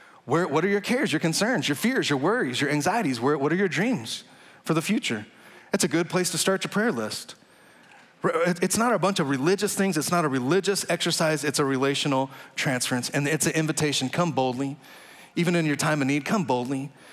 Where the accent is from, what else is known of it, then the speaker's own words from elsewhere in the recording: Texas, United States; when I was a kid growing up in the Texas Panhandle, I didn't have a smartphone.